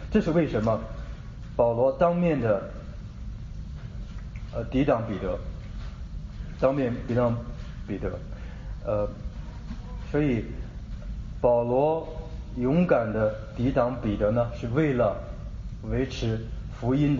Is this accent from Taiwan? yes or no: no; China; 我们中国人讲面子